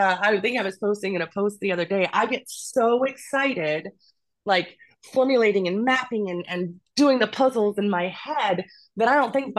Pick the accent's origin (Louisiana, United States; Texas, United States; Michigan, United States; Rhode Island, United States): Michigan, United States; moved away as an adult; now in California, United States; And I'm originally from Michigan, so I've actually only lived in California for 8 years